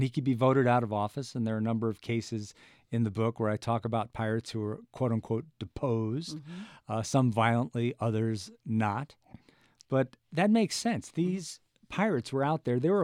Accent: Marblehead, Massachusetts, United States; There was one pirate, John Quelch, who left from my hometown of Marblehead.

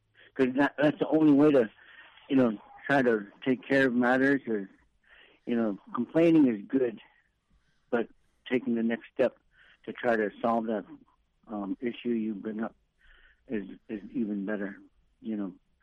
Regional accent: Bethel, United States; You know, this is my hometown, beautiful downtown Bethel. You know, sometimes it looks ugly, but it's my hometown.

